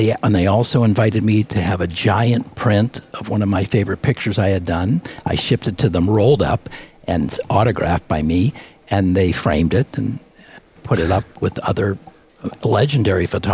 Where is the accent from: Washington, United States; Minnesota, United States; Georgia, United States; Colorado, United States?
Minnesota, United States; Minneapolis; I'm from Minneapolis.